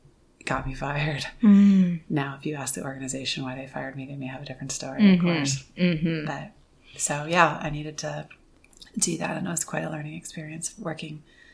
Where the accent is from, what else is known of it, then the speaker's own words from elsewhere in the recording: Thousand Oaks, California, United States; also born or lived in Santa Barbara / Michigan; I'm from Thousand Oaks, California. My mom, my parents were divorced when I was young. So my dad was always in Santa Barbara. So I spent a lot of time in Santa Barbara. She moved us, we moved with her to Michigan.